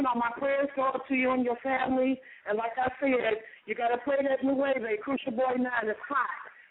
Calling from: Columbus, Ohio, United States; I'm calling from Columbus, Ohio.

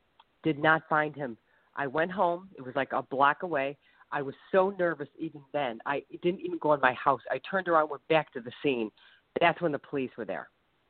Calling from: Ohio, United States; calling from Ohio.

